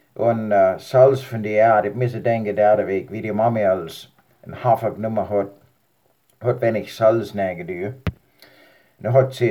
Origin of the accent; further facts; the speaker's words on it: Switzerland; now in United States; Na, ich bin Schweizer wie ich, der USA.